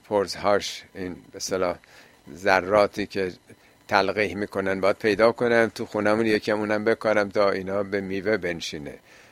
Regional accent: Iran; ایرانی هستیم ولی ایران رو هنر نزد ایرانیان است و بس نمیدانیم

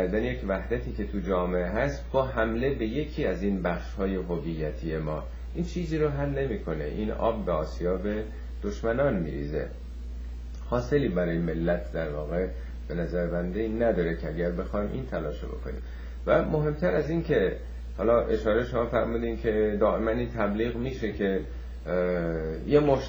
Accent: Iran; در واقع ما هم ایرانی هستیم

